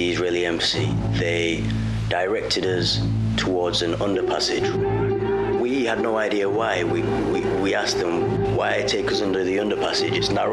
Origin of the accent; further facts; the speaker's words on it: England, United Kingdom; I am Iraqi. I am a British. I'm English and I'm British.